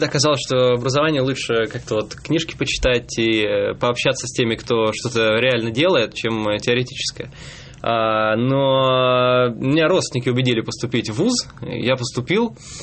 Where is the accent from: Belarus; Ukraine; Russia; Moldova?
Russia; Moscow; я из Москвы занимаюсь тем же, только у нас никто не делает